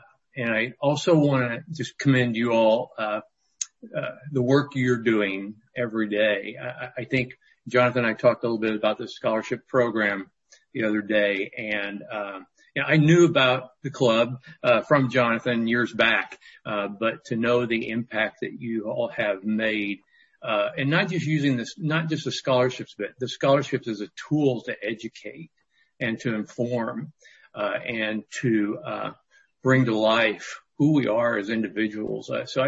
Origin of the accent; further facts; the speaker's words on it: Joplin, Missouri, United States; By way of background, I am from Joplin, Missouri.